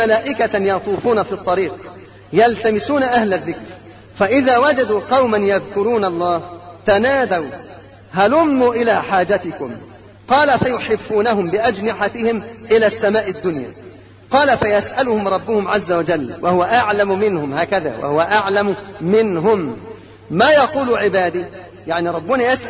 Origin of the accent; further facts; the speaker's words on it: Egypt; حتى الحي الموجود عندنا في مصر ما هو أثر النبي،